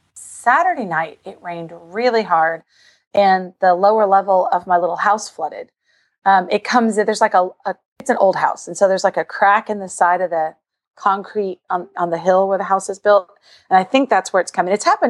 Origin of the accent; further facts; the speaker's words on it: Arlington, Texas, United States; from Arlington, Texas